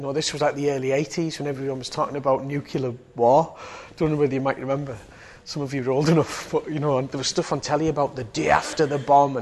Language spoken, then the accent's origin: English; Billingham, North East England, United Kingdom; also born or lived in Middlesbrough; I became a Christian when I was 17, 18. And I was brought up in Teesside, in Billingham, and then over here in Middlesbrough. Brought up Catholics, actually.